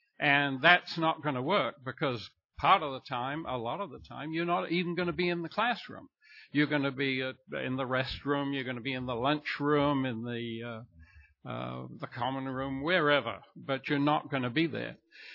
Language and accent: English; San Antonio, Texas, United States; I live about a block and a half from an elementary school in San Antonio, where, like John, I'm also from San Antonio.